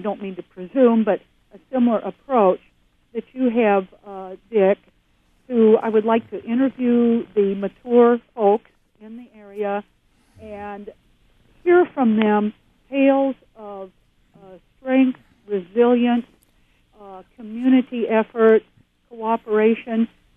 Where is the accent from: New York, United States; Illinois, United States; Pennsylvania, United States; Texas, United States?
Illinois, United States; now in Richland County, United States; I'm from Illinois. I hope everyone will forgive me. But I do come from farming people, but from way back. But I've lived here in Richland County for nearly a decade and a half